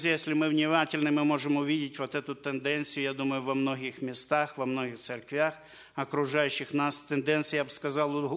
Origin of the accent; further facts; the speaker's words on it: Ukraine; moved away; Мы только еще свежие приехали с той страны, с Украины.